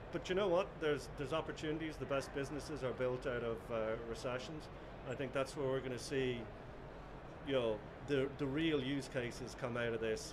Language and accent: English; Ireland; my home country in Ireland